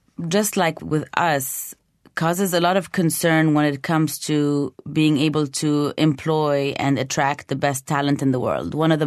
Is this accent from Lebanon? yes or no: yes; Beirut, Beirut Governorate, Lebanon; also born or lived in Canada; I mean, I'm a Canadian citizen. I grew up in Beirut, but I was born in Canada.